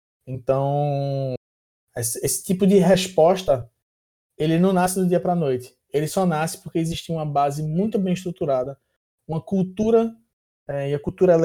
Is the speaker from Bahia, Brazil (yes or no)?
no; Recife, Pernambuco, Brazil; now in Rio de Janeiro, Brazil; Eu sou de Recife, moro no Rio. Cara, no Rio, você ouve o nosso sotaque em todos os corredores, assim.